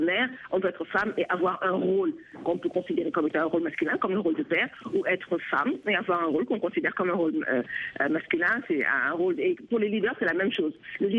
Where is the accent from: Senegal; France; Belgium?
Senegal; sachant très bien que chez moi, je dis chez moi au Sénégal, c'était la règle.